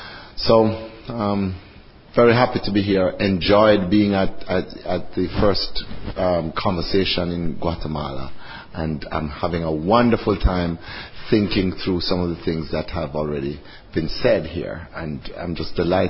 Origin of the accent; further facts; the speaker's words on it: Jamaica; I'm a Jamaican, and that church was started by Jamaicans, and it is a predominantly Jamaican church in New York.